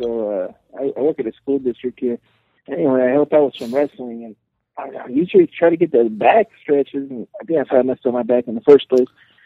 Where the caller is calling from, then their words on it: Idaho, United States; Calling from Idaho.